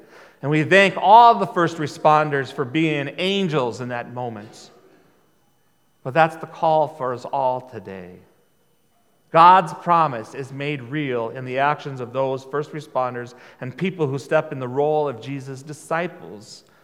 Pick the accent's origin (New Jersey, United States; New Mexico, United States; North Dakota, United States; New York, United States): North Dakota, United States; as a child growing up in North Dakota, we didn't have earthquakes.